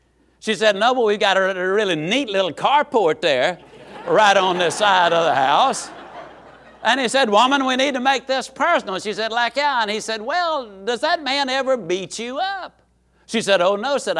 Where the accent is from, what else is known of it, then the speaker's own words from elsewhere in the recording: Yazoo City, Mississippi, United States; small Mississippi town. Now, let me say something here. I can tease about my hometown for one very good reason. It's an amazing little town.